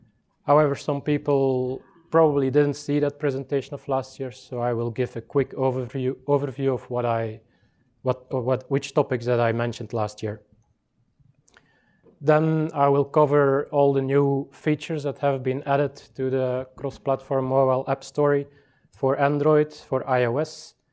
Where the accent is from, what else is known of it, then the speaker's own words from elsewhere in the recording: Belgium; English is a second language; I'm from Belgium.